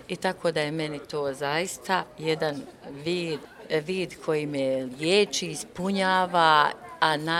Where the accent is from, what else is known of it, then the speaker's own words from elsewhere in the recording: Studenci, Federation of Bosnia and Herzegovina, Bosnia & Herzegovina; dolazim iz Studenaca, Ljubuški.